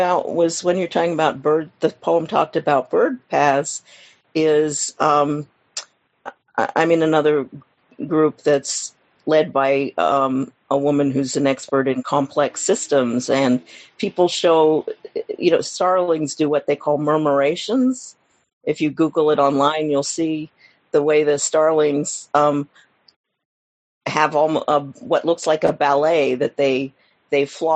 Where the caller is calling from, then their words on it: Chicago, Illinois, United States; I'm close to the park. I'm in Ravenswood Manor.